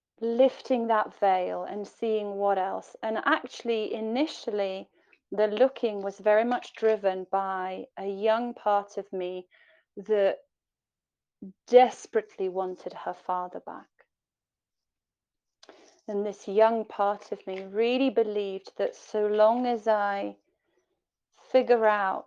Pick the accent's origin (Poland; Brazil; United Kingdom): Poland; English is a second language; I was born in Poland, and Poland at the time was quite a tricky time. And so as a young child growing up in Poland, things were a little bit sticky and a little bit uncertain.